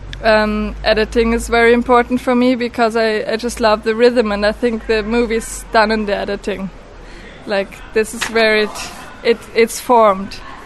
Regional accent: Austria; English is a second language; I come from Austria and I'm 20 years old.

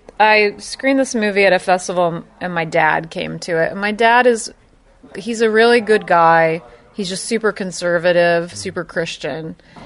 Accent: Bible Belt, United States; Yeah, but I grew up in the Bible Belt.

